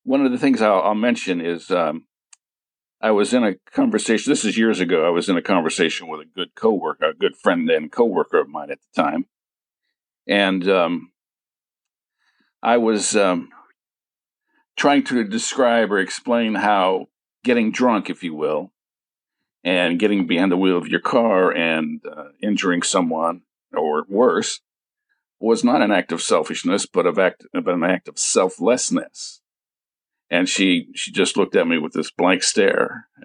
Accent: Midwest, United States; in my youth, I grew up in the Midwest in the 60s, and there was just a general air of benevolence and goodwill.

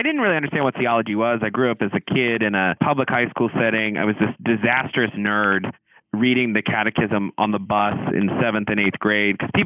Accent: the South, United States; You know, I grew up in the South and everyone's like, well, why do you worship Mary?

